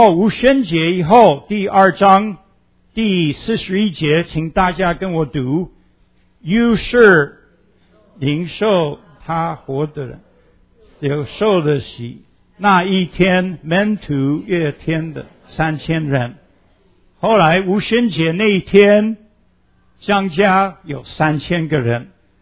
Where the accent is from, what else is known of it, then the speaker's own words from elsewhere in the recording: Pennsylvania, United States; Chinese is a second language; 在宾州的这个应该是西北边，你看那个红色的那个 Cockerton Pennsylvania， 我在那边出生长大的。那这个小城是非常小，差不多那时候差不多1200个人，现在差不多1200个人。